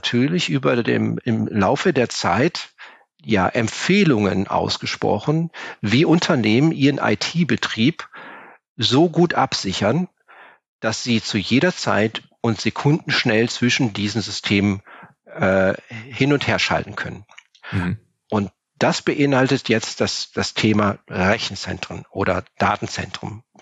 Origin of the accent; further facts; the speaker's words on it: Cologne, North Rhine-Westphalia, Germany; Ich bin Kölner.